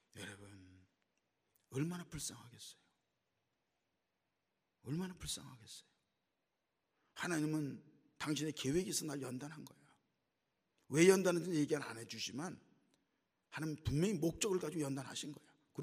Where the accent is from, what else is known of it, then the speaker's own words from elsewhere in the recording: North Korea; now in South Korea; 이북 사람이 아니니까 모르지. 난 이북 사람이야.